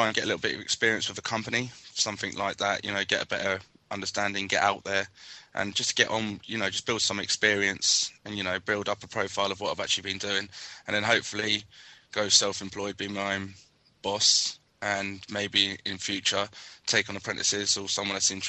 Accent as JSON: {"language": "English", "town": "Luton", "region": "East of England", "country": "United Kingdom", "said": "I'm from Luton, and I'm on week two of my plumbing course."}